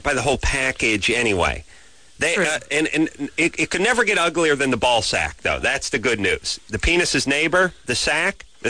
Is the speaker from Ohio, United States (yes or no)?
no; California, United States; I grew up in the Valley. Everybody I know lived in some, you know, one-bedroom dump in Van Nuys.